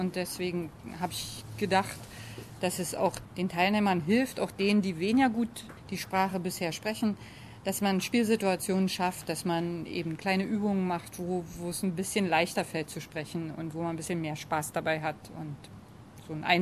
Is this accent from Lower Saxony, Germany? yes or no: no; Berlin, Germany; now in Sydney, Australia; Ich komme aus Berlin und bin eigentlich eher zufällig in Sydney und in Australien, weil ich im Theater arbeite